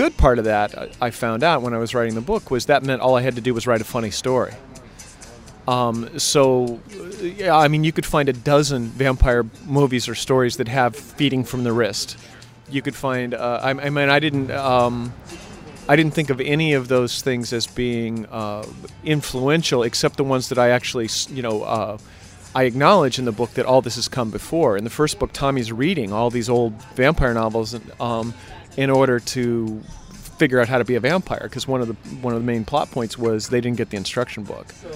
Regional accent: Midwest, United States; the Midwestern thing is because I'm from the Midwest.

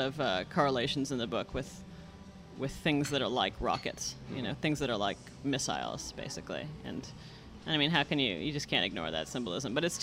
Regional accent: Toronto, Ontario, Canada; I grew up in Toronto from when I was, like, 2 until I went to college.

